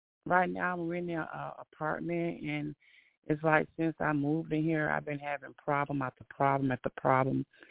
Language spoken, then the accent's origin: English; Kissimmee, Florida, United States; I'm from Kissimmee, Florida.